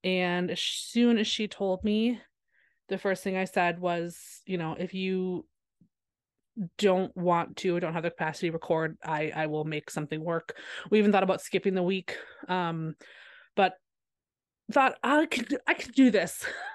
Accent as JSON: {"language": "English", "region": "Wisconsin", "country": "United States", "tie": "born or raised there", "said": "I'm born and raised in Wisconsin."}